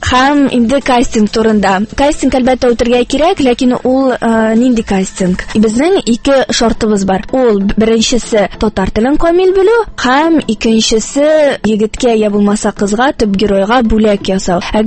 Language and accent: Tatar; Kazan, Tatarstan, Russia; мин Казаннан, мәркәзебездән, 2-нче татар гимназиясендә белем алып чыктым.